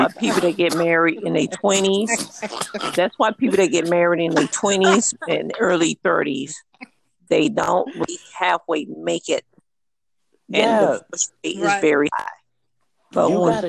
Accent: South Carolina, United States; And I'm from South Carolina, and we're friendly Southern people.

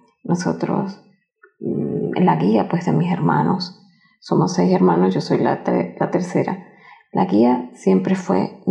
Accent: Maracaibo, Zulia, Venezuela; born there; yo nací en Venezuela, en Maracaibo. Yo soy maracucha.

